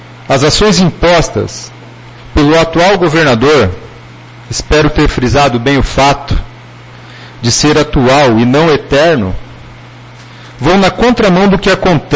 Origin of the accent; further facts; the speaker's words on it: Londrina, Paraná, Brazil; born there; Nasci em Londrina, mas me considero filho dessa terra, pois cheguei aqui antes mesmo de completar meus 3 anos de idade.